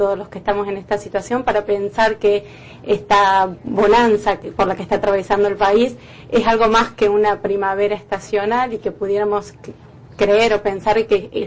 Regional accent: Argentina; como argentina que soy viviendo en el exterior

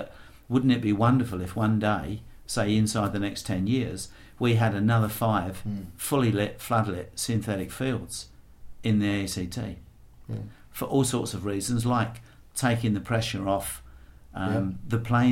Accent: London, United Kingdom; where I grew up in London, I actually never ever saw a cricket match.

